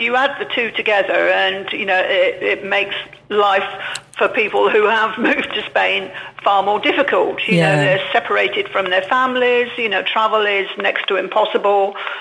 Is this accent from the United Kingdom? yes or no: yes; United Kingdom; I'm a British pensioner, so my only income is a British state pension, I would not qualify as a third country national.